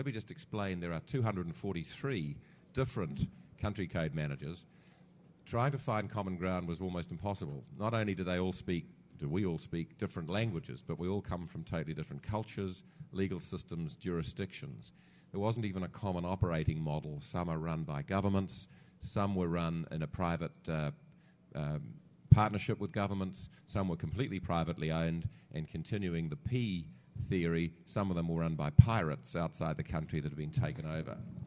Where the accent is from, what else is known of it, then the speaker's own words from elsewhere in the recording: New Zealand; because I come from New Zealand.